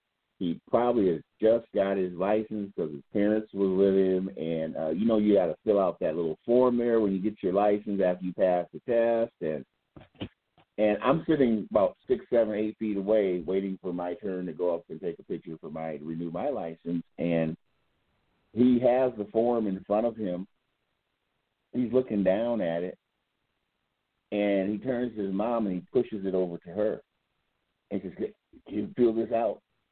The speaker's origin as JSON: {"language": "English", "town": "Minneapolis", "region": "Minnesota", "country": "United States", "tie": "born or raised there", "also_born_or_lived": "St. Paul", "said": "I came up in South Minneapolis. Well, I was born in St. Paul. We moved to South Minneapolis in '71 on Portland Avenue"}